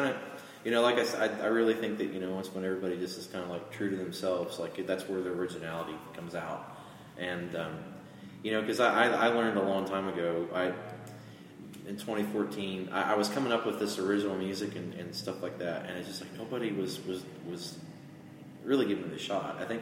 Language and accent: English; Oklahoma, United States; I was playing with some local bands in the Chandler, Lincoln County area, because I'm from Lincoln County, I live in Stroud.